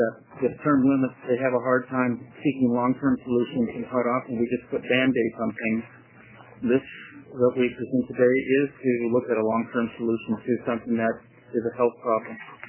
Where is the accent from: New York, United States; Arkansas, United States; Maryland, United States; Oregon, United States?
Oregon, United States; Astoria; from Astoria.